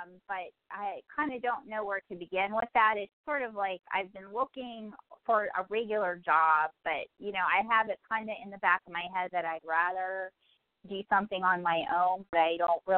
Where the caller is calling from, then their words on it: Pennsylvania, United States; I'm calling from Pennsylvania.